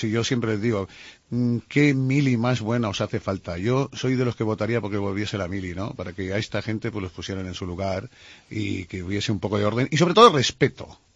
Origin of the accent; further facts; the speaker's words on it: Valencia, Valencian Community, Spain; Me gustaría, pues, escenificarla aquí en Valencia, en mi tierra.